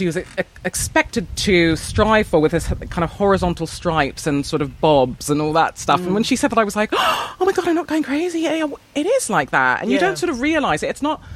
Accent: Canada; I'm from Canada. I'm not originally from here. I've come from a really kind of weird middle class background.

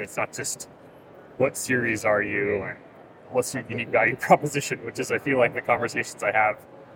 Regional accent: Sacramento, California, United States; I grew up in Sacramento.

